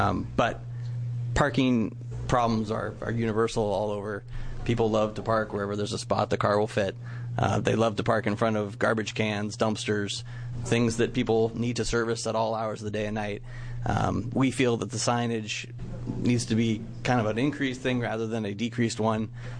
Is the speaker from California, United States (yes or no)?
no; Hood River, Oregon, United States; I'm from Hood River as well.